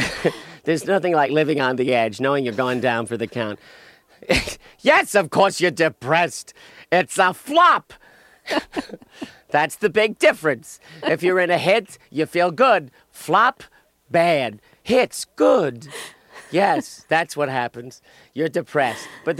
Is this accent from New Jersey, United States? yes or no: yes; Jersey City, New Jersey, United States; I was born and raised in Jersey City.